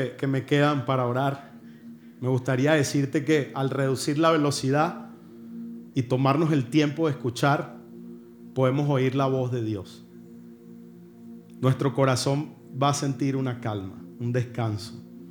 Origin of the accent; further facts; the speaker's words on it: Venezuela; A ver, somos venezolanos.